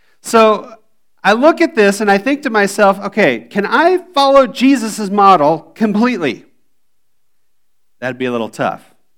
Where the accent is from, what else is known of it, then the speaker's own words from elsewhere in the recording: United States; now in Indonesia; Now, first off, I'm an American. And when I live in Indonesia, I am not exactly always cultural, okay?